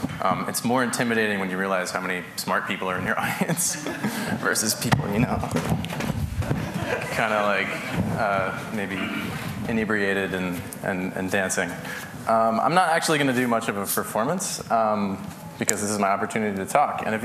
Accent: San Francisco, California, United States; I'm from San Francisco.

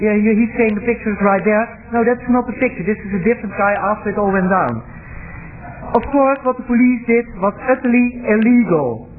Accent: Netherlands; English is a second language; As I told you, I'm from the Netherlands, and we're a fringe country in Europe.

